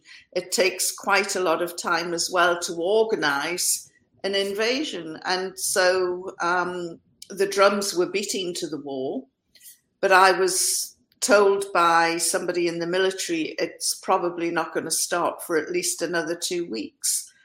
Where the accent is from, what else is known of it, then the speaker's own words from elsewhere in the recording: England, United Kingdom; accent: north of England; they didn't recognize my accent, which is the north of England, near Scotland, and they must have assumed that we all spoke like the Queen, and of course we don't.